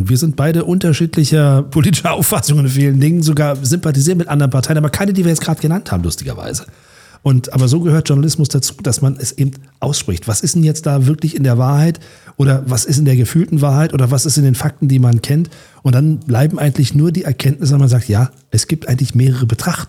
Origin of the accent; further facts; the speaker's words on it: Berlin, Germany; born there; Die Hauptstadt Berlin, mein Geburtsort, dein Geburtsort auch, ne?